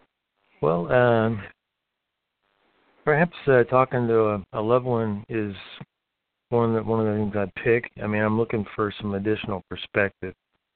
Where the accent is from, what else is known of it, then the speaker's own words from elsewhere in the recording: Richmond, Virginia, United States; Yeah, I'm actually from Richmond, Virginia, but I've traveled a lot and ended up here.